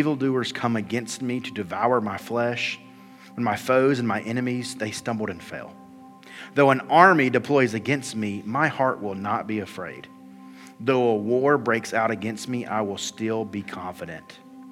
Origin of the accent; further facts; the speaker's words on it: Alabama, United States; I think about like Danielle's from Arizona and I'm from Alabama. And we both went to college in Alabama